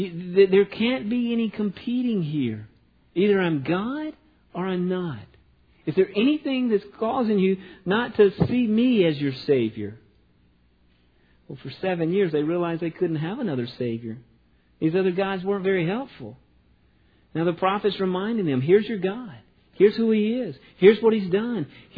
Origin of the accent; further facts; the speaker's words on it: Southern United States, United States; I grew up in the Bible Belt.